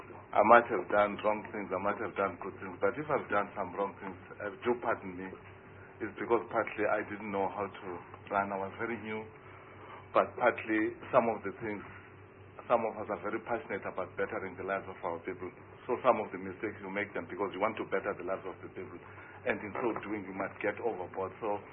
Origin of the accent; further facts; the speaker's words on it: South Africa; But I had to keep on telling them that no, I'm from South Africa, I'm not from Ghana.